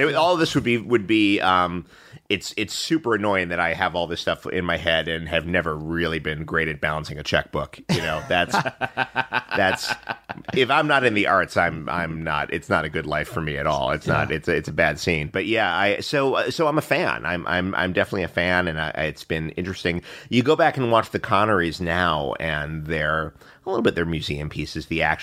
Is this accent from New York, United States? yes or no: yes; New York, United States; growing up in New York, we used to have... And they're coming back now, but we used to have all these great little rep cinemas all over the place.